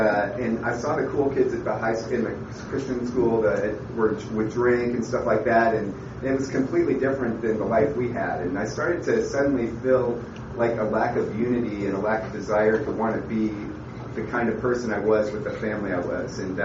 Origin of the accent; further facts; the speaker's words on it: Pittsburg, California, United States; born there; I was born in April 21st, 1971, in Pittsburgh, California, which is in the Bay Area, the East Bay, kind of industrial area